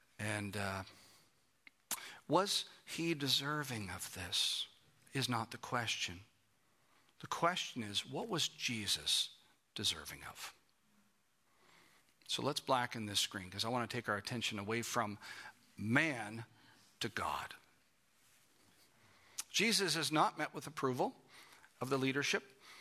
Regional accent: Canada; Some of you, now we come from Canada, right? Which means that we are part of the Commonwealth of Great Britain.

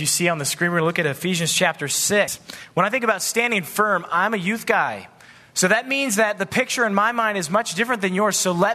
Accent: San Diego, California, United States; I'm from San Diego, in North County, San Diego.

